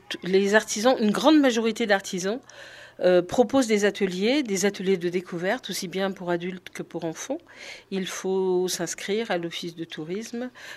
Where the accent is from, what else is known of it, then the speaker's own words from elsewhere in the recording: France; Et nous participons, nous, en tant que Français, à cette manifestation.